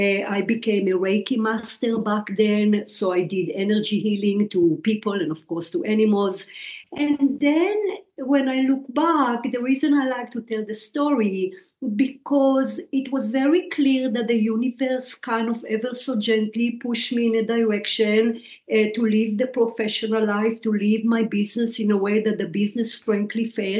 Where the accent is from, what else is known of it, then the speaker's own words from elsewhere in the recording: Israel; So I was born and raised in Israel in somewhat conservative Jewish home.